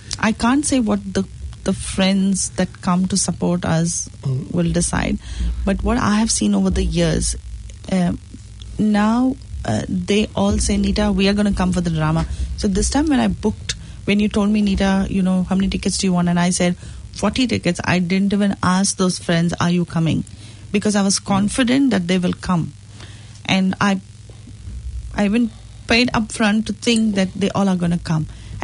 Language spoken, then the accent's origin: English; Karwar, Karnataka, India; I'm from Karwar. I was born, I mean, my family is from Karwar, and my Konkani is so different to...